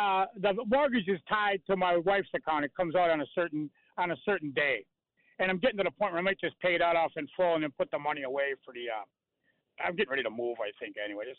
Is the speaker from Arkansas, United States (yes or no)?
no; Kenosha, Wisconsin, United States; also born or lived in Sturtevant; No, I was living in Sturtevant at the time. But I grew up in Kenosha.